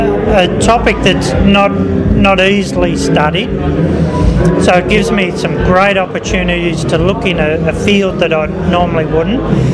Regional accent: Adelaide, South Australia, Australia; I don't come from Griffith, I came from Adelaide.

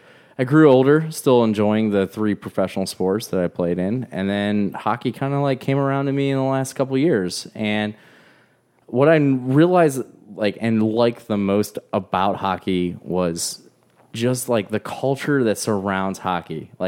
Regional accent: United States; I don't really have anything to cling on to besides like being an American

